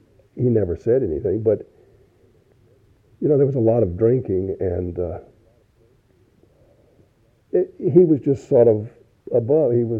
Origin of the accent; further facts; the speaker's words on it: Lynchburg, Virginia, United States; the Gillams were a Lynchburg family, my hometown, and I grew up next door to Dean Gillam's brother.